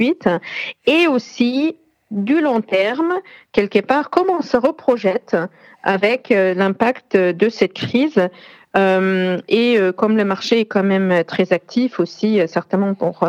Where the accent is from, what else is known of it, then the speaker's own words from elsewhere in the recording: Germany; French is a second language; now in France; je suis allemande, je vis en France, je parle plusieurs langues, je connais plusieurs cultures.